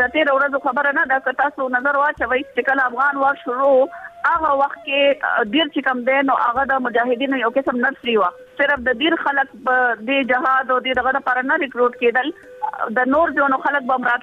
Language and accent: Pashto; Khyber Pakhtunkhwa, Pakistan; زه خپله چونکې د دیر نه یم